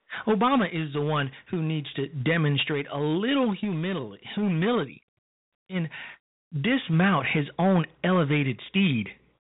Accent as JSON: {"language": "English", "town": "Chicago", "region": "Illinois", "country": "United States", "tie": "born or raised there", "said": "on the south side of my hometown, Chicago, Illinois"}